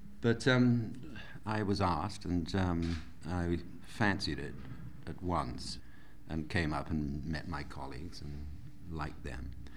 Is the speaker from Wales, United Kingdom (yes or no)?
yes; Swansea, Wales, United Kingdom; Then I grew up in Swansea in South Wales.